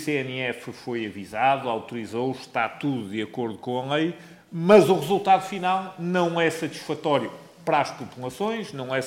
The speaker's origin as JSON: {"language": "Portuguese", "town": "Santa Maria da Feira", "region": "Aveiro", "country": "Portugal", "said": "eu sou de Santa Maria da Feira, não resisto a dizer isto"}